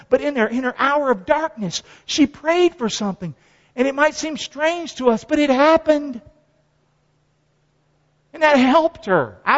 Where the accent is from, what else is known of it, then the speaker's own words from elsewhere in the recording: Rockingham, North Carolina, United States; the hellhole I grew up in Rockingham, North Carolina